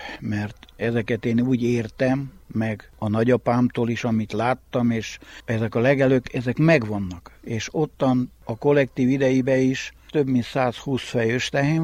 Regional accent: Istvánháza, Mureș County, Romania; Istvánházán születtem 1965. december 17. Most jelenleg a helyi község állatorvosával dolgozom. Én már 42 éve dolgozok itt a községben

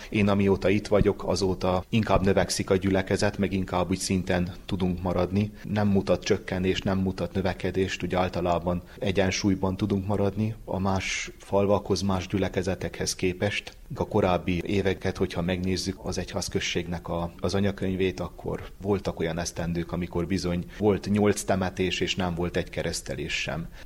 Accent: Uzon, Covasna, Romania; also born or lived in Sfântu Gheorghe / Cluj-Napoca; Pontosan, háromszéki származású vagyok. Uzoni 1994-ben születtem. Ott jártam iskolában, majd Sepsiszentgyörgyön

